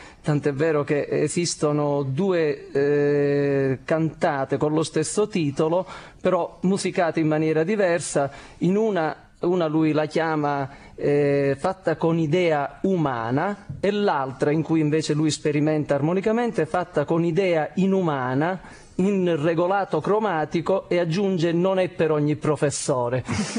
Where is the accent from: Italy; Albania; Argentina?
Italy; Sicily; essendo siciliani ci pareva doveroso e anche bello dare il nostro contributo al più grande compositore siciliano